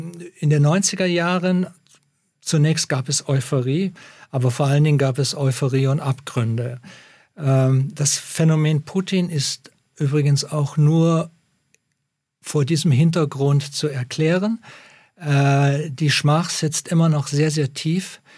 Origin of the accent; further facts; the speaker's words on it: Munich, Bavaria, Germany; weil ich komme aus München, also Isar.